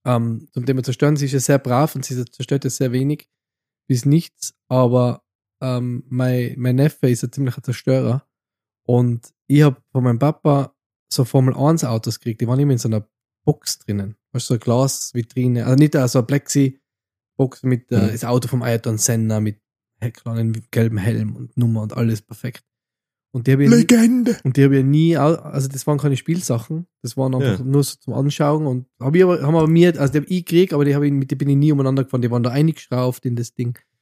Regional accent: Innsbruck, Tyrol, Austria; Ich bin Weihnachten immer abwechselnd, einmal bei uns in Innsbruck, bei den Eltern und einmal

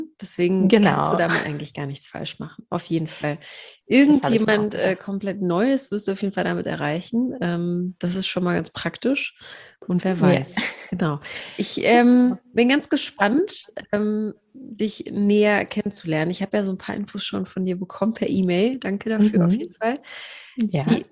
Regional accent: North Rhine-Westphalia, Germany; Ich komme ja auch aus dem Ruhrgebiet, vielleicht weißt du das schon.

